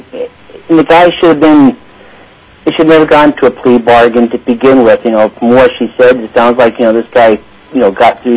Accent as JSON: {"language": "English", "town": "Palmer", "region": "Alaska", "country": "United States", "said": "I'm from Palmer, and I'm speaking for myself."}